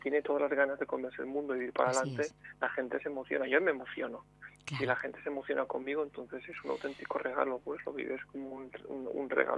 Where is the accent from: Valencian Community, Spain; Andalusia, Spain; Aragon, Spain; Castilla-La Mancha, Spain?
Valencian Community, Spain; Valencia; Exacto, yo soy de aquí, soy de la Terreta